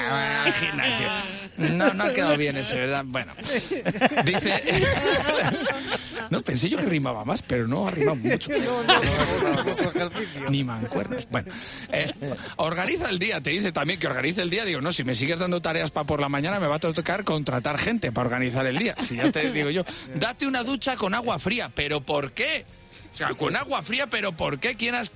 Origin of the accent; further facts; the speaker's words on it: Valladolid, Castile and León, Spain; now in Bilbao, Spain; Que yo crecí en Valladolid, la luz solar la empezamos a ver a partir de la una, que era cuando levantaba la niebla.